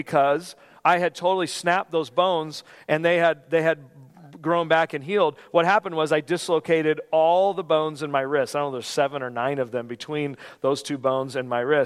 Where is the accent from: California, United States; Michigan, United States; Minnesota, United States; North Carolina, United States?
California, United States; I'm from California, remember?